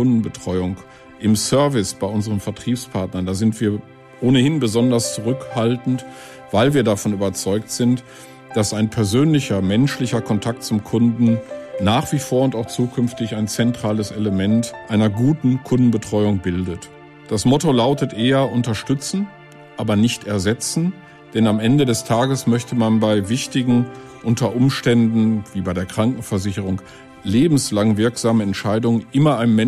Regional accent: Bochum, North Rhine-Westphalia, Germany; also born or lived in Munich / Castrop-Rauxel; Also ich stamme aus Bochum. Ich bin in Bochum aufgewachsen und dann habe ich tatsächlich nach Stationen zum Beispiel in München in Castrop-Rauxel gewohnt.

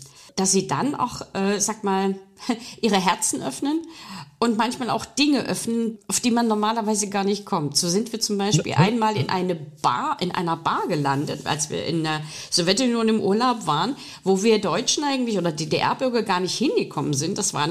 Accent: Belarus; German is a second language; haben eine Belorussin vor sich. Also eine aus dem Föderationskreis und keine Deutsche. Das heißt, ich habe keinen Akzent, sondern ich habe einen Dialekt, würde man so formulieren.

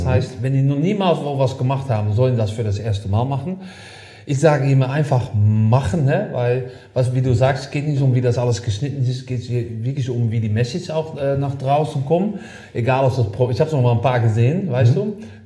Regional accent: Netherlands; German is a second language; now in Germany; ich komme aus Holland, aber ich wohne in Deutschland, sehr lange aktiv.

